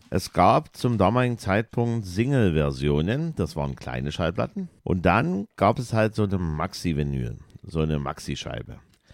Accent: East Germany, Germany; Und da war das dann doch nicht so erschwinglich für die Kids der 80er Jahre hier als Ossi, sage ich jetzt mal so.

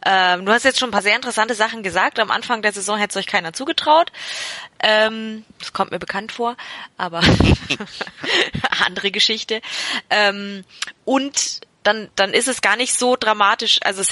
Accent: Augsburg, Bavaria, Germany; Denn wir als Augsburger sind ja in diese seltene Freude noch nicht gekommen.

